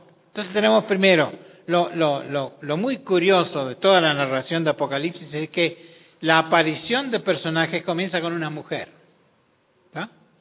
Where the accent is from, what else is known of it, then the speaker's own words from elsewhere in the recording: Argentina; born there; Yo nací de padres europeos, escoceses, pero en Argentina. Soy argentino de nacimiento, pero por sangre soy británico, digamos, o escocés en ese caso. Lo cual implica que yo tengo dos pasaportes, el pasaporte argentino